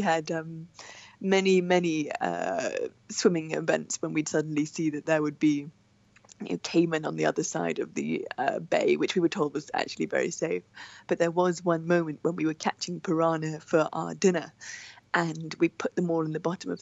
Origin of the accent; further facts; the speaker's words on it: Zimbabwe; I grew up in Zimbabwe